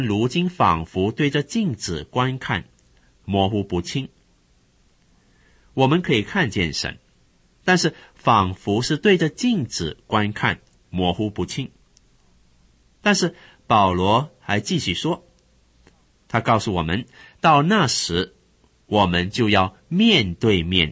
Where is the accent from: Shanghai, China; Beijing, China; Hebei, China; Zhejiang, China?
Shanghai, China; 他是早年跟我一同在上海长大的